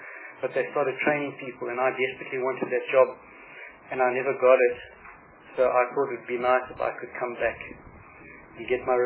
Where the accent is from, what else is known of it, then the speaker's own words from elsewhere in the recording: Richmond, KwaZulu-Natal, South Africa; also born or lived in Durban; I was born in Addington Hospital in Durban. I grew up in a little town called Richmond, and near Indaleni Township. And I went to primary school in Richmond, and I went to Hilton College for high school.